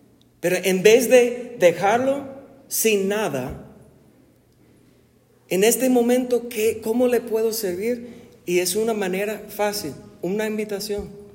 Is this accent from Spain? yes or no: no; United States; Spanish is a second language; Soy gringo, obvio, ¿verdad?